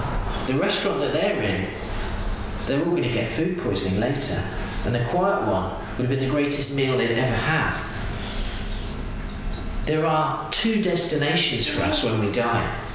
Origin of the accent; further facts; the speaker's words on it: United Kingdom; as British people, I think we're all British, we love a queue.